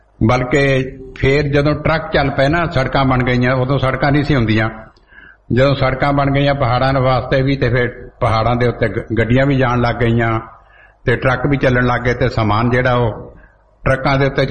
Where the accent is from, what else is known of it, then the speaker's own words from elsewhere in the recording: Punjab, India; born there; ਜਿਹੜੇ ਨਾਨਕੇ ਪਿੰਡ ਮੈਂ ਪੈਦਾ ਹੋਇਆ, ਉਹ ਕੋਟਲਾ ਬਟਲਾ ਖੰਨਾ ਸੰਘੋੜ ਰੋਡ ਦੇ ਉੱਤੇ